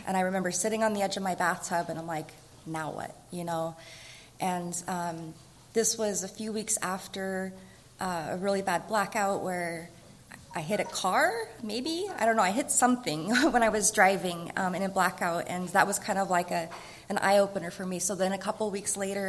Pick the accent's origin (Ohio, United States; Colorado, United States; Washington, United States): Washington, United States; Seattle; And then I grew up in Seattle, so we would go up to Canada.